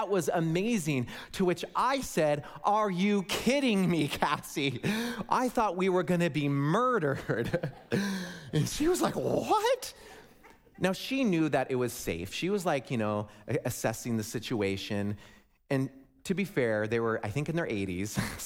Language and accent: English; West Coast, United States; born there; I was born on the West Coast.